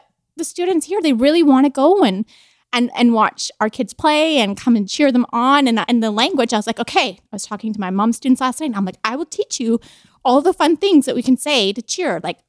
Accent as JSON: {"language": "English", "country": "Canada", "said": "See, we know. Yeah. We're Canadian."}